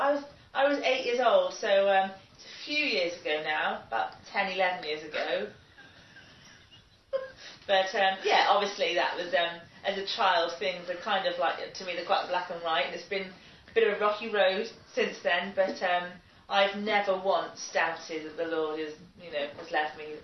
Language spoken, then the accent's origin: English; South East England, United Kingdom; I'm from Hampshire.